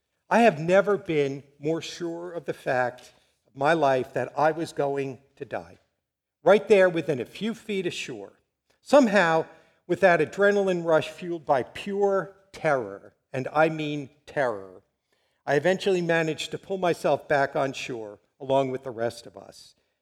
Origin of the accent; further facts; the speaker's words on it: Long Island, New York, United States; And I grew up in Long Island.